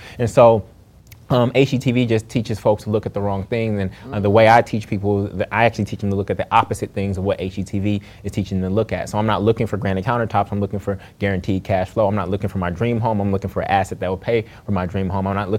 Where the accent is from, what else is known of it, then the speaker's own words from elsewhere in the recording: Oakland, California, United States; therefore lost that home that I grew up in Oakland, California, off of Trestle Glen